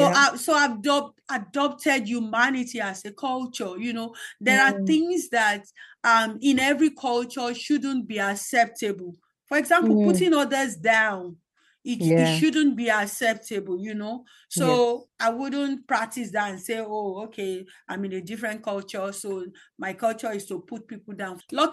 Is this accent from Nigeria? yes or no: yes; Nigeria; now in New Zealand; I've lived more of my life as a Nigerian than I've lived so far as a Kiwi. And I think those first 40 years of my life have shaped me in more ways that I can never know.